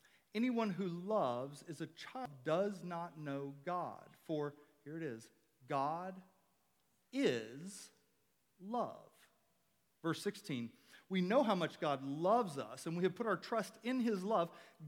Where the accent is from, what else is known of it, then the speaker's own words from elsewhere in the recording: Memphis, Tennessee, United States; now in Alaska, United States; I grew up in the South, specifically in Memphis.